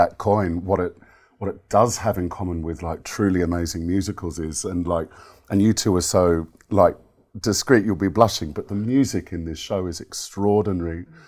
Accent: Sydney, New South Wales, Australia; now in United Kingdom; I'm from Sydney and I've lived in the UK for almost 15 years

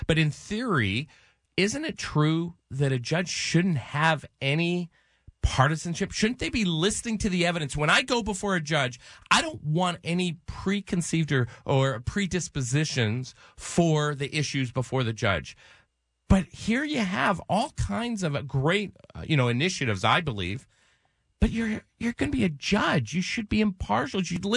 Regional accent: Canada; being Canadian

